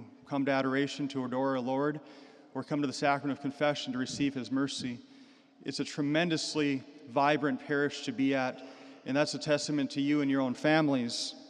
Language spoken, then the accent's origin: English; Williston, United States; When I was growing up in Williston, if we saw the bishop, it was a big deal.